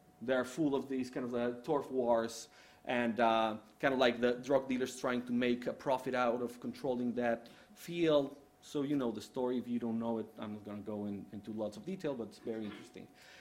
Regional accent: State of Mexico, Mexico; I grew up in Estado de México and Mundo E.

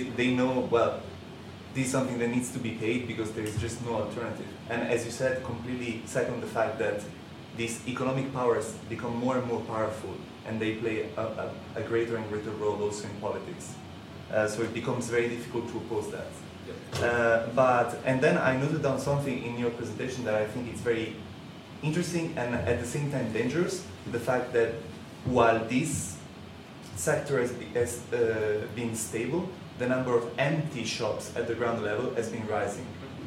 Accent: Naples, Campania, Italy; I come from Naples, which is in some ways a similar case as Thessaloniki, a city that is somehow economically, or was for some time, underdeveloped, still is

